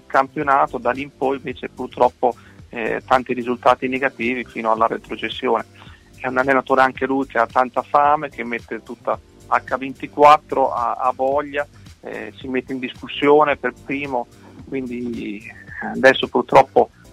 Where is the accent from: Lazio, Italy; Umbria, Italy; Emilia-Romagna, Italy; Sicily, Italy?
Emilia-Romagna, Italy; io essendo emiliano anche vicino diciamo da dove ho passato l'infanzia